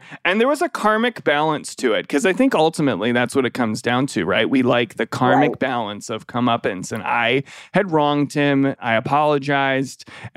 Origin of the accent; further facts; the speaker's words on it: Minnesota, United States; I'm from Minnesota. We're Minnesota. People in Minnesota, they're nice.